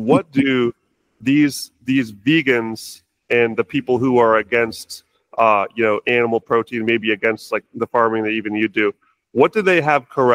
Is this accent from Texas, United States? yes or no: no; Seattle, Washington, United States; pretty much all the vegans I grew up with in Seattle and know